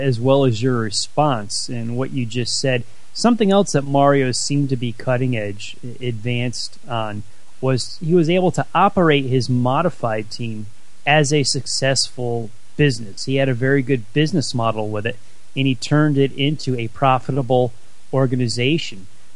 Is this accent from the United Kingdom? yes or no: no; Ireland; Well, yeah, I'm an Irishman, and you know we're famous for Irish wakes